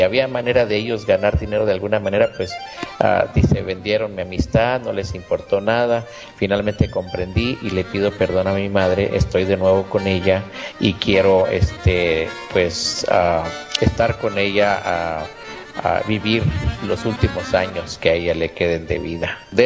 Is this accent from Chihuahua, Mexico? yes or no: yes; Chihuahua, Mexico; now in Chicago, United States; Soy del estado de Chihuahua, soy chihuahuense, así es. Radicando en la ciudad de los vientos acá en Chicago.